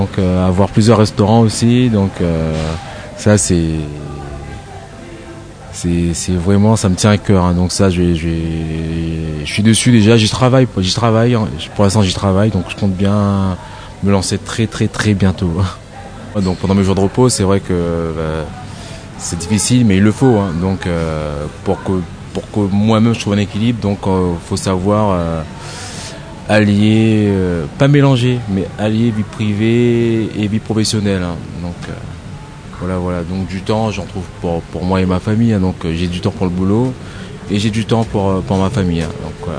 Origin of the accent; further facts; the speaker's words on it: Réunion; born there; Je suis né à La Réunion, donc j'ai commencé à La Réunion.